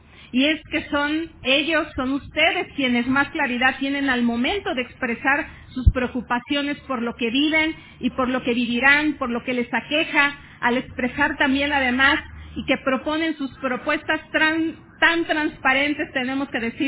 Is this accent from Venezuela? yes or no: no; Mexico; lo que debemos hacer como políticos, lo que debemos de hacer como mexicanos